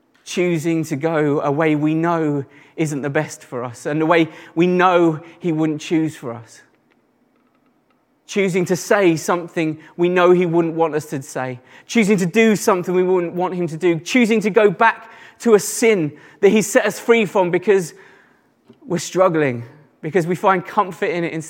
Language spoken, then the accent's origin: English; East of England, United Kingdom; somebody from Essex, I understand the pain of this. You know, even to the point where I used to say, "Oh, I'm from London," rather than from Essex, until my wife used to rat me out.